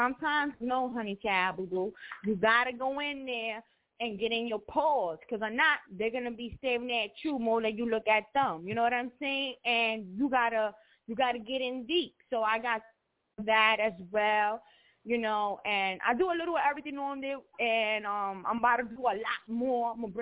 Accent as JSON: {"language": "English", "country": "United States", "said": "Like, you ask me where I'm from. I'm from America. But my background, you know, it can get technical."}